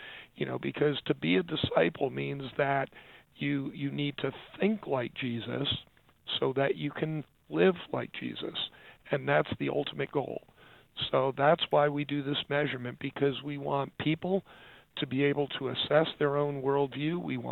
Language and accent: English; New York City, New York, United States; born there; I was born in New York City, so forgive me.